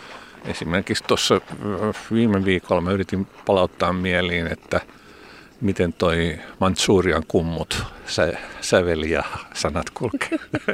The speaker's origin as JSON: {"language": "Finnish", "town": "Helsinki", "region": "Uusimaa", "country": "Finland", "said": "kyllä mä olen helsinkiläinen tai pääkaupunkiseutulainen hiihtäjä etupäässä."}